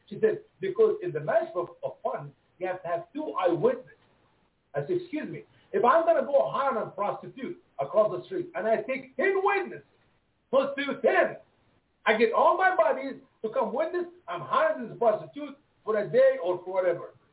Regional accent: Egypt; English is a second language; Where are you from? I said, I'm from Egypt. I said, I can read Arabic.

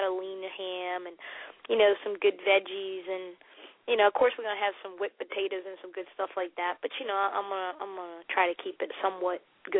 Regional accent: New Jersey, United States; Well, I grew up in South Jersey near Philly, so Italian food is my great love, and I grew up with a lot of Italian Americans and Irish Americans

